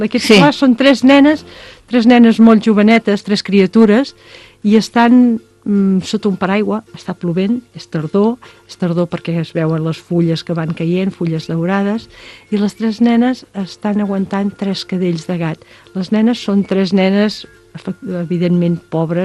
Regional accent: Llorenç del Penedès, Catalonia, Spain; Les dues som de Llorenç, ens van conèixer a l'adolescència

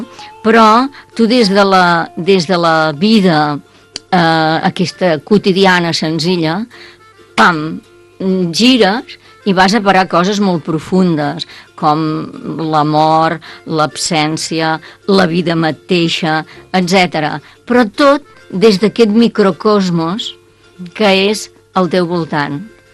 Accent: Vilafranca, Catalonia, Spain; que sóc de Vilafranca, però ja no dic si fos de Sants

